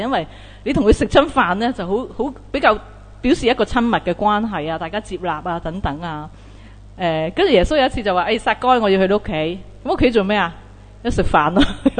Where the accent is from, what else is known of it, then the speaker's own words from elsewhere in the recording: Hong Kong; 即系我哋香港人系咁